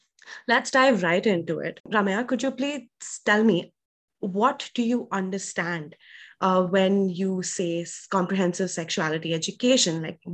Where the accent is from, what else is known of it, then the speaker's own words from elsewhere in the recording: New Delhi, Delhi, India; from New Delhi, India.